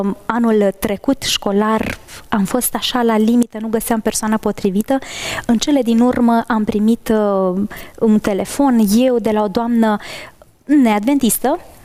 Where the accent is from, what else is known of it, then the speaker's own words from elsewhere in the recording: Maramureș County, Romania; eu sunt din Maramureș, da?